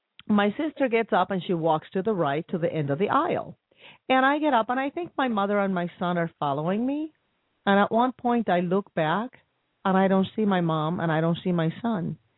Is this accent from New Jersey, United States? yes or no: yes; New Jersey, United States; now in Minnesota, United States; I don't know if you know that I grew up in Jersey. I'm a Jersey girl.